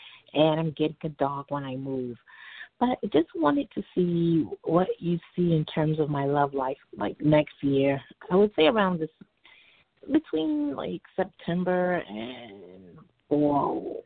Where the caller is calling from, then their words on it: Brooklyn, New York, United States; guys, and I'm calling from Brooklyn.